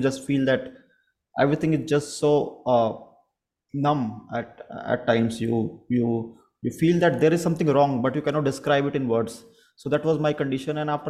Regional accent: India; I'm from India. I have black hairs.

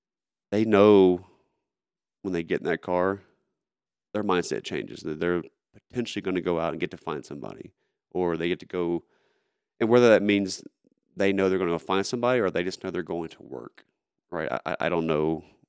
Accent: Shreveport, Louisiana, United States; Shreveport, Louisiana.

